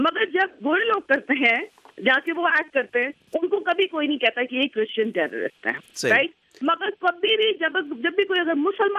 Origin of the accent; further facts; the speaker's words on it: Pakistan; میں نے بولا میں جی پاکستان سے ہیں.